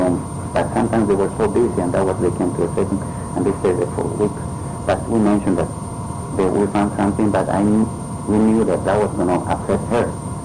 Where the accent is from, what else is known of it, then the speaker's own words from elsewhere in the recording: Bolivia; born there; English is a second language; I was born in Bolivia, South America